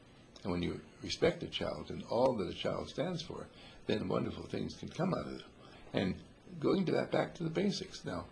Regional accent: Wauwatosa, Wisconsin, United States; born there; Where I was born is Wauwatosa in Milwaukee.

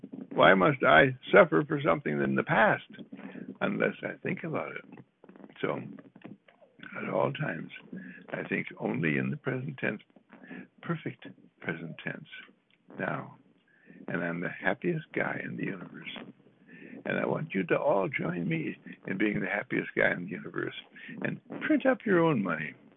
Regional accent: United States; But I'm an American, and America has the most beautiful finances in the world.

